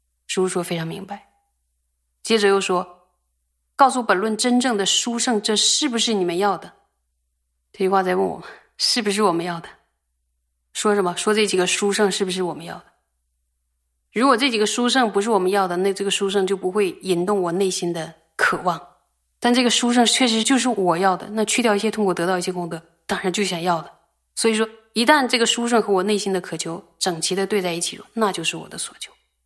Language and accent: Chinese; Northeast China, China; 他觉得我们东北人简直是太厉害了